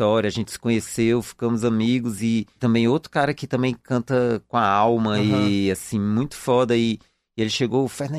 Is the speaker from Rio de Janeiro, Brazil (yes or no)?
no; Fortaleza, Ceará, Brazil; now in São Paulo, Brazil; Para mim, principalmente, que vinha, né, de Fortaleza e tal, assim, aquele grande cidade e tal.